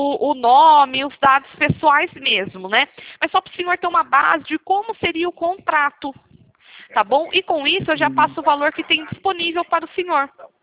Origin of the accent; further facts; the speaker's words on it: Piracicaba, São Paulo, Brazil; Eu sou aqui de Piracicaba.